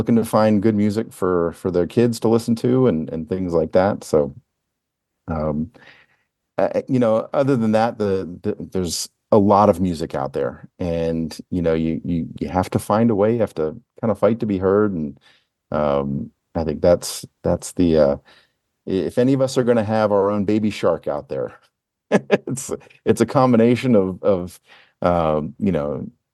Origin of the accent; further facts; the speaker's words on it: Las Vegas, Nevada, United States; came to my hometown. But amazingly, there is only one other couple in Las Vegas I know of anyway, that does children's music.